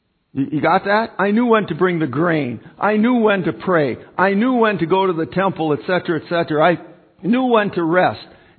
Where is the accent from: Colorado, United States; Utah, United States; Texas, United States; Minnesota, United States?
Minnesota, United States; I come from the Iron Range, and the Iron Range, Hibbing was the hotshot city.